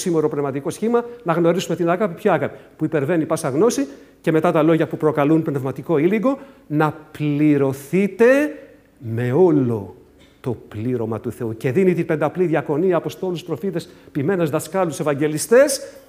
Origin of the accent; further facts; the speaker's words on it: Piraeus, Attica, Greece; Και επειδή είμαι από τον Πειραιά, θα το πω πειραιώτικα